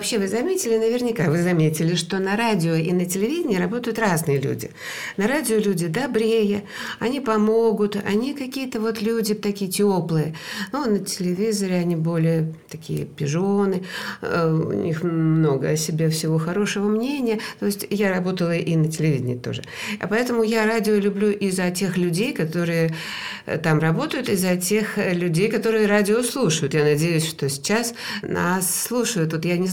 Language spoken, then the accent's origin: Russian; Voronezh, Voronezh Oblast, Russia; born there; Я родилась в Воронеже. Как вы думаете, кто я такая? Воронежка, между прочим.